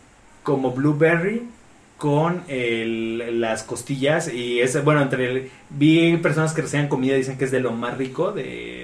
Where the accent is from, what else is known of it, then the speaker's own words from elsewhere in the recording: Mexico; Por extraño que pueda sonar para nosotros como mexicanos, tomar en agua chipotle.